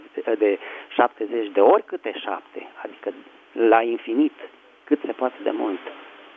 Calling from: Bucharest, Romania; din București.

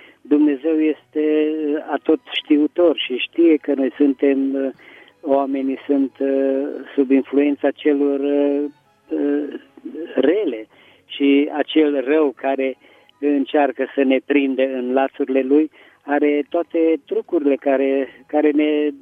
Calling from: Petroșani, Hunedoara County, Romania; din Petroșani.

